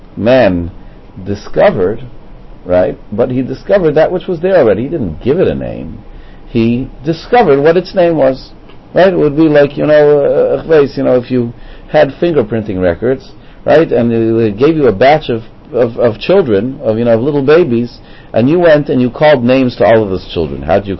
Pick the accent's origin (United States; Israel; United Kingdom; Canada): Canada; I come from Canada. Okay, I come from Canada.